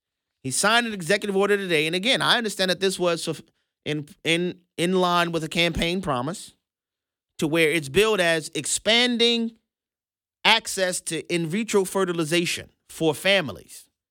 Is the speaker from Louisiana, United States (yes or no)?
yes; Louisiana, United States; You know, I'm from Louisiana.